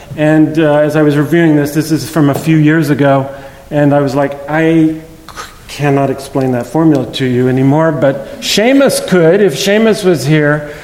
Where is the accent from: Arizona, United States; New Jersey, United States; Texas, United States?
Texas, United States; San Antonio; I grew up here in San Antonio.